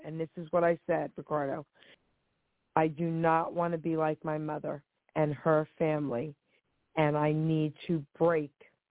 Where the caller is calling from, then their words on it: New Jersey, United States; Hey, my love … New Jersey.